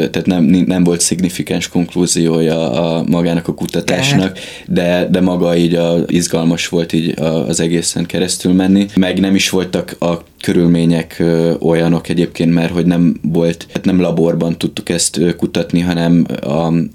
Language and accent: Hungarian; Budapest, Hungary; now in Germany; Igen, de Budapesten nőttem fel.